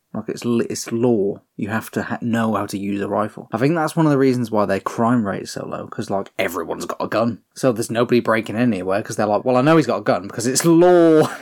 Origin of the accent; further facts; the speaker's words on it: Texas, United States; So, yeah, I'm a Texan.